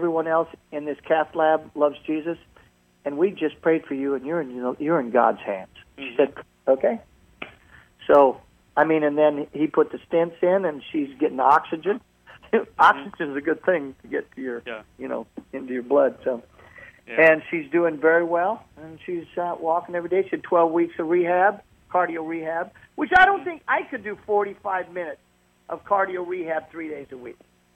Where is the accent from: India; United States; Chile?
United States; Peoria, Illinois; Back in the E-band days, and I was, my hometown was Peoria.